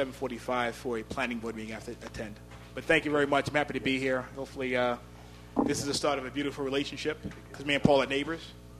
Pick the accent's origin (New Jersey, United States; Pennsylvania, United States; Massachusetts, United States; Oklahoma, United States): New Jersey, United States; Irvington; I'm from Irvington Township, which is the adjacent town to Maplewood.